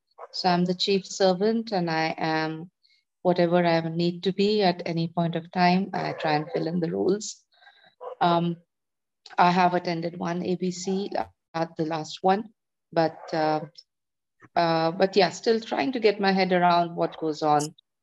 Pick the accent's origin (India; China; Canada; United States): India; I'm an ACA from India.